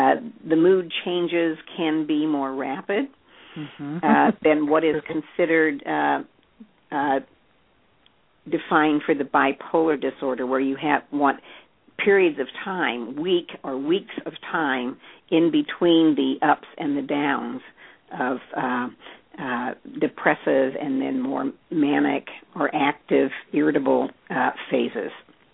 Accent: Seattle, Washington, United States; an advertisement now too for the Huntington Study Group meetings coming up in November in Seattle, my hometown.

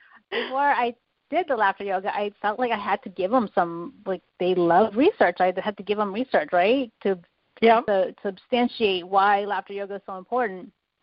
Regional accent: Philippines; I'm not Chinese. I'm Filipina.

